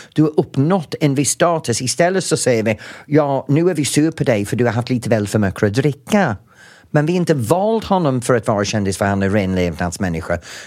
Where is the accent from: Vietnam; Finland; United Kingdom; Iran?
United Kingdom; England; Swedish is a second language; now in Sweden; Men Sverige har det, men andra länder har antagligen inte gjort det. Även min hemland.